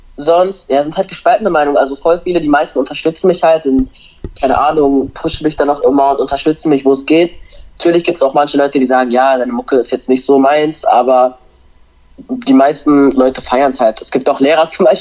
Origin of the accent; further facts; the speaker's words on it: Mainz, Rhineland-Palatinate, Germany; also aus dem Bezirk, wo ich herkomme, also Mainz, aus Wiesbaden